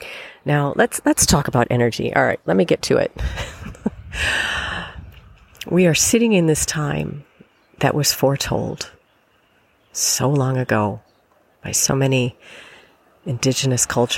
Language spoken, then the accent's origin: English; Illinois, United States; another one, in my home state of Illinois, a suburb not far from where I grew up, where my parents still reside.